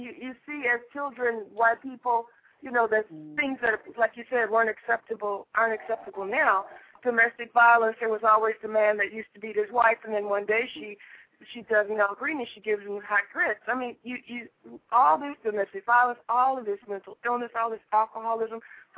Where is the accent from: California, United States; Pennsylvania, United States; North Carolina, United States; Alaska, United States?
California, United States; Inglewood; I grew up in Inglewood, for God's sake. I grew up it was a mixed community then